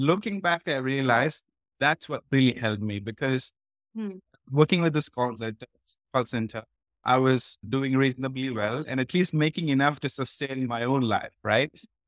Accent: India; Delhi, the capital of India, which is on the northern side, which was like 2,000 kilometers away from my hometown.

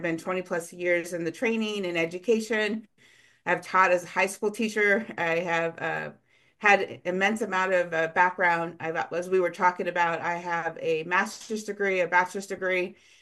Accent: Victorville, California, United States; And my hometown, if those of you that have any clue where Victorville, California is, that was where I grew up at.

